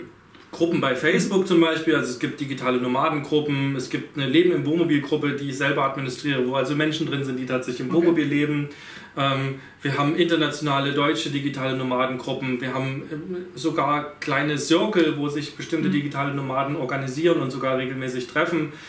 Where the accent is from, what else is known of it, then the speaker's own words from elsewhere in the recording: Germany; durch gerade wir als Deutsche, die ja überall eigentlich hinreisen können